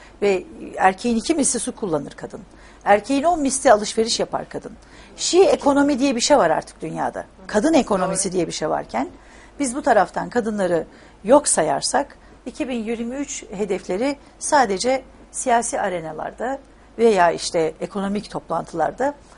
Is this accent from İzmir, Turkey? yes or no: no; Niğde, Turkey; Benim memleketimde geldiğim yer, ben Niğdeliyim.